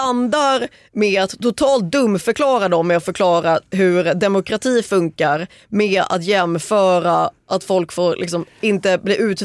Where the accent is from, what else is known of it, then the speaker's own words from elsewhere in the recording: Sweden; jag är född i Sverige och bott här hela mitt liv.